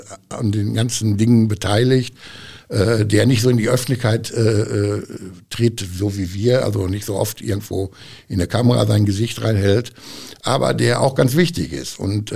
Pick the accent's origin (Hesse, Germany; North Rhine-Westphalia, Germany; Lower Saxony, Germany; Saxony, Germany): North Rhine-Westphalia, Germany; ich bin hier aufgewachsen, in der Waldsiedlung groß geworden, jetzt schon seit Anfang der 90er lebe ich in Lenkerbeck oder Hülz-Lenkerbeck hier an der Viktoriastraße, da wohne ich.